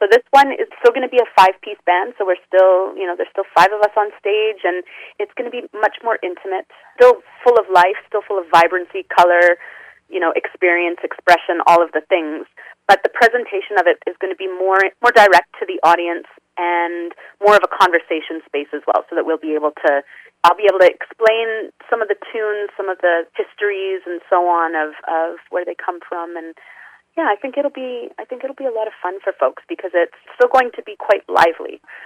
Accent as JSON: {"language": "English", "town": "Winnipeg", "region": "Manitoba", "country": "Canada", "said": "I am also from Winnipeg"}